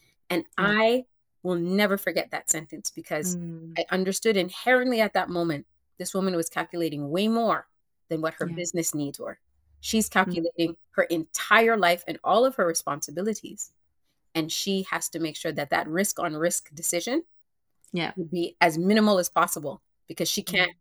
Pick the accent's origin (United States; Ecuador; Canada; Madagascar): Canada; And this is a way in which you can act every day as a Canadian who may believe that I can affect change in my country to make this landscape fair and better for everyone.